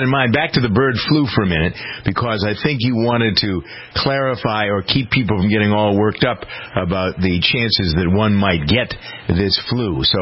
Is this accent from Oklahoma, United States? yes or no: no; Framingham, Massachusetts, United States; Poland Springs water is bottled in my hometown of Framingham